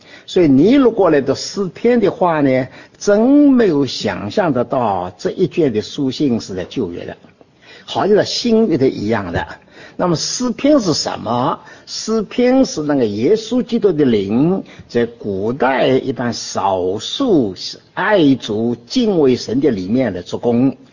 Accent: Shanghai, China; accent: Shanghai Mandarin; 因为我是在上海长大的，所以我的国语不太准确，是上海的国语

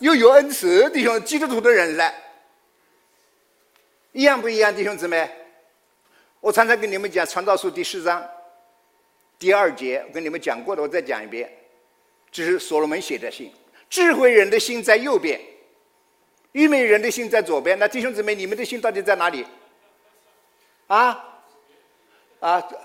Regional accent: China; 我们从大陆来的弟兄姊妹都能够理解。那时候我在甘肃省读书的时候，是学水工建筑的

